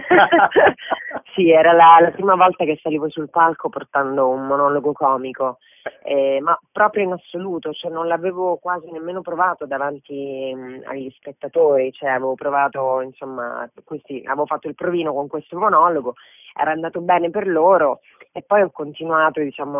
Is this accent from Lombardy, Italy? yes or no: no; Palermo, Sicily, Italy; moved away as an adult; sono palermitano, ho vissuto lì fino ai 25 anni, per cui tutte le esperienze fondamentalmente di formazione le ho iniziate lì.